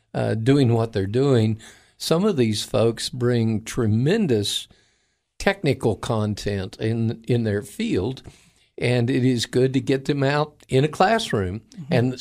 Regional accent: Florida, United States; back even when I was in high school in Florida. I grew up near the Kennedy Space Center, and I had a physics professor who was a wild man

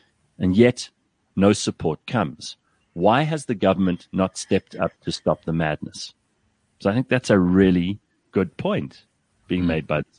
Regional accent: Durban, KwaZulu-Natal, South Africa; but the police are overwhelmed in my hometown. The six SANDF personnel that they sent to Durban North are overwhelmed.

